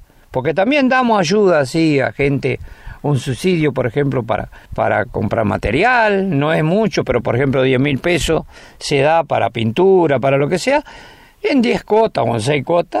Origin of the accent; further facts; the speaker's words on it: Colonia 3 de Febrero, Entre Ríos, Argentina; nací en Colonia 3 de Febrero, estoy viviendo ahí hace 70 años